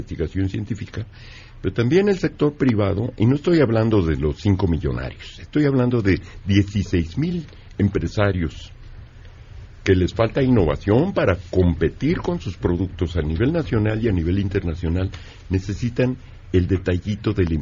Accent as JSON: {"language": "Spanish", "town": "Ensenada", "region": "Baja California", "country": "Mexico", "said": "Vengo de Ensenada, del estado de Baja California"}